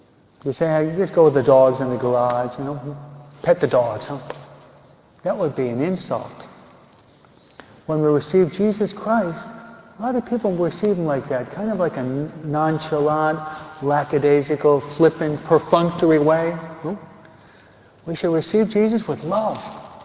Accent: New York, United States; And I do it 14 because I'm from New York.

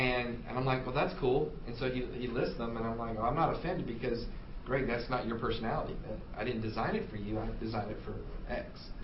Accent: Hawaii, United States; born there; also born or lived in California; I was born in Hawaii, lived in California.

